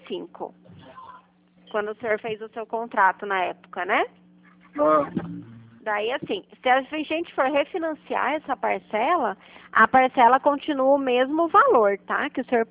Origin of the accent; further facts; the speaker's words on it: Curitiba, Paraná, Brazil; eu sou aqui de Curitiba